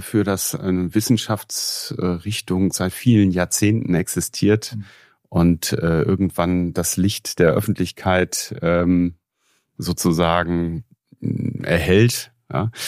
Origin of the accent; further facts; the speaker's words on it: Nordhorn, Lower Saxony, Germany; Und ich bin hier in Nordhorn geboren, in 1976 zur Welt gekommen und bin dann irgendwann 2 Wochen vor der Geburt unseres ersten Sohnes, meine Frau kommt auch hier aus der Grafschaft, aus Nordhorn, sind wir wieder zurückgezogen nach Nordhorn, sind also Grafschafter.